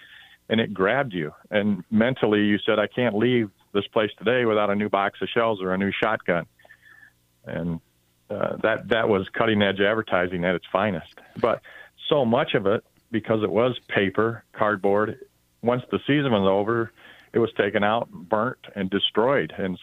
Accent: Leslie, Michigan, United States; I grew up in Leslie, which Not everyone knows where Leslie is, just 30 miles south of Lansing. But having lived there my whole life

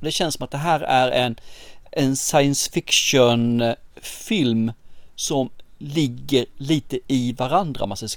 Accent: Småland, Sweden; accent: Småland dialect; Det ska ju vara min småländska som kanske inte går hem alltid

